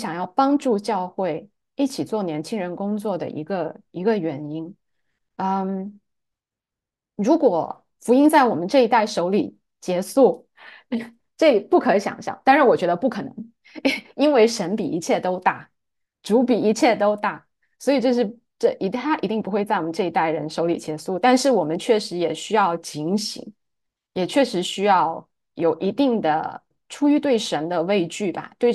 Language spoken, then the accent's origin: Chinese; China; 因为我其实就是中国大陆长大，然后工作生活